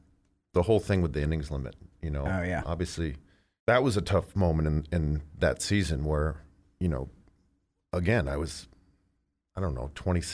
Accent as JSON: {"language": "English", "region": "Northeast", "country": "United States", "tie": "born or raised there", "said": "growing up in the Northeast, especially where we did"}